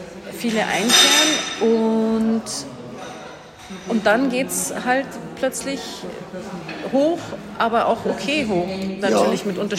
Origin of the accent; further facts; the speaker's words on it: Germany; weil Inn ist jetzt für mich als Deutsche halt auch irgendwie, den kennt man halt.